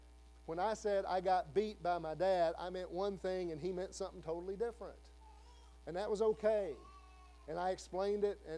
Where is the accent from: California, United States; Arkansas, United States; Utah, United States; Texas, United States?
Arkansas, United States; Blytheville; I grew up in the South. I grew up in Blytheville, Arkansas.